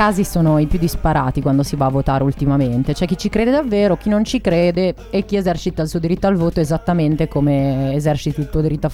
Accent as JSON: {"language": "Italian", "town": "Milan", "region": "Lombardy", "country": "Italy", "said": "in quartiere da me a Milano, il quartiere gallaratese, ormai lo sapete tutti che sono milanese."}